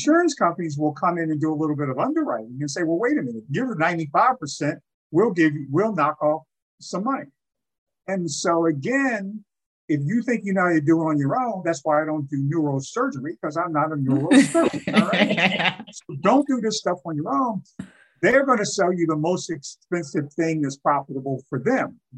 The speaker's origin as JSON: {"language": "English", "town": "Atlantic City", "region": "New Jersey", "country": "United States", "said": "So I went to a community college. I'm from Atlantic City, New Jersey."}